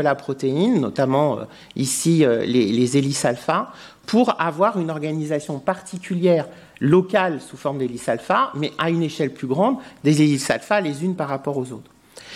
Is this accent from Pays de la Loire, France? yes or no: yes; Le Mans, Pays de la Loire, France; moi, je viens du Mans, et le Mans, c'est situé dans la Milk Valley.